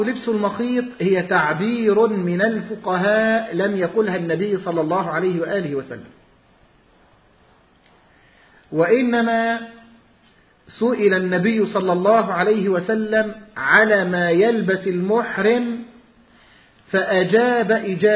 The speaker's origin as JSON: {"language": "Arabic", "country": "Egypt", "said": "عندنا في مصر"}